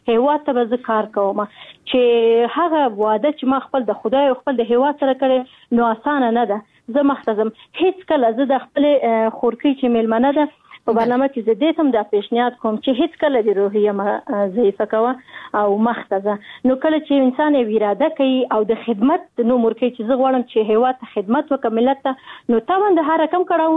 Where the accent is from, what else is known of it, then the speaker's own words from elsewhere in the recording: Afghanistan; زموږ افغانان دغه فکر کوي چې موږ غیرت لرو ناموس لرو شکر مسلمانان یو نو طبعا موږ په دغه ماحول کې را لوی شوی